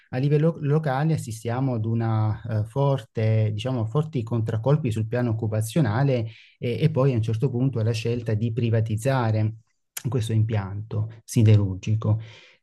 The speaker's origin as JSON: {"language": "Italian", "region": "Apulia", "country": "Italy", "moved": "as an adult", "said": "Puglia dopo molti anni passati fuori regione, ecco. E nasce con l'idea di riprendere un dialogo con la mia terra"}